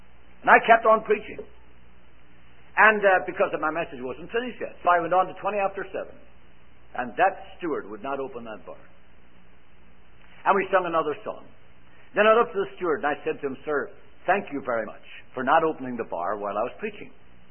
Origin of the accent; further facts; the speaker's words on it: Ireland; moved away as an adult; now in Canada; We came from Ireland with a quartet in 1954. We got on the boat in Liverpool, England. And when we got on the boat, there were four of us, and we were coming to Canada